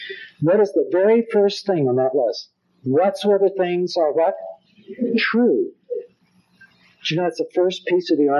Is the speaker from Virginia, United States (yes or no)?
no; Los Angeles, California, United States; Now, when I was in my first church, I grew up in Los Angeles, and I pastored a church in a place called Nowhere, California.